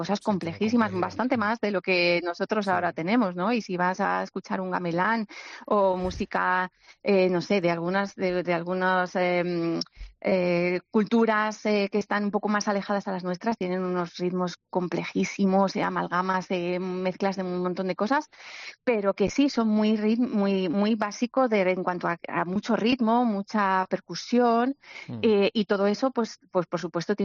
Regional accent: Valladolid, Castile and León, Spain; Yo que soy de Valladolid

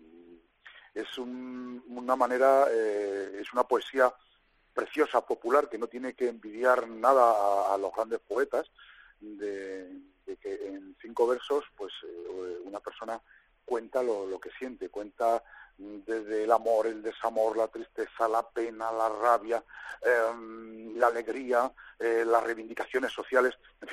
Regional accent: Daimiel, Castilla-La Mancha, Spain; de hecho, ellos tenían una peña flamenca en Daimiel, en mi pueblo

